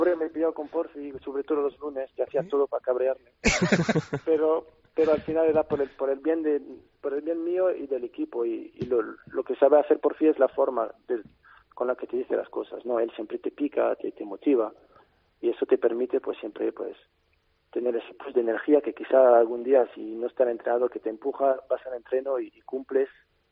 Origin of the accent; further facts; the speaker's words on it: France; Spanish is a second language; Suena raro siendo francés que diga eso, pero bueno, es el club con quien más me identifico.